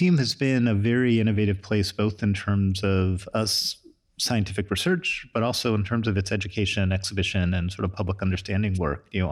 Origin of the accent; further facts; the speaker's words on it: Cleveland, Ohio, United States; I grew up in Cleveland, Ohio, and my mom was a math teacher